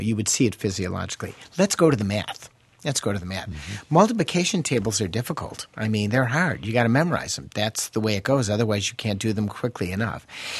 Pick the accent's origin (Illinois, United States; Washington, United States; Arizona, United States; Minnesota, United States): Illinois, United States; Chicago; I come from Chicago and brought a number of kids home from college